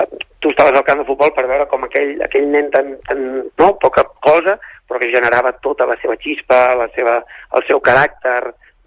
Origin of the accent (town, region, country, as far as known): Catalonia, Spain